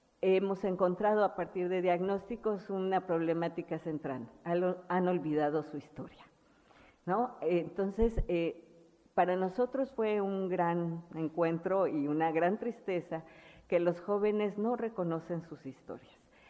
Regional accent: Mexico; Yo soy de México, todos no creo que no sepan las difíciles condiciones de violencia en las que estamos viviendo en nuestro país.

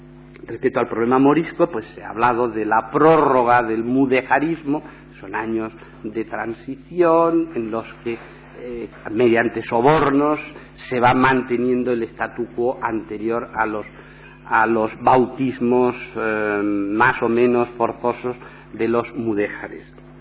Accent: Spain; ¿Cuánto hemos presumido como españoles de esa supuesta lección de racionalismo dada a Europa?

